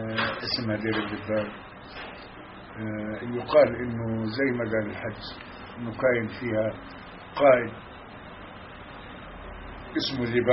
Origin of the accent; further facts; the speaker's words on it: Deir al-Dubban, Hebron Governorate, Palestine; بس احنا مغاربة الخليل.